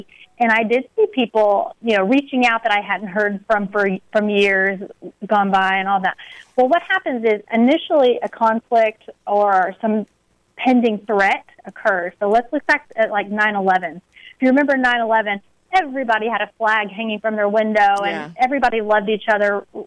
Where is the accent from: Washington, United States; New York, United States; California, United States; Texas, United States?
Texas, United States; Corsicana; There's a wonderful physician in my hometown of Corsicana, Texas.